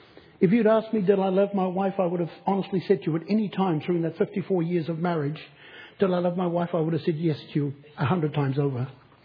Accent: New Zealand; At the age of 18, the wonderful age of 18, as a Kiwi boy, I came across a little young lady who I thought was quite nice.

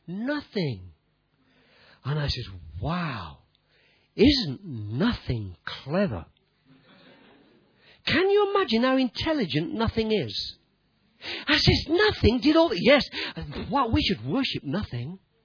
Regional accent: England, United Kingdom; accent: English; I'm English, you see. So I've got still. Have you noticed I've got a bit of an English accent?

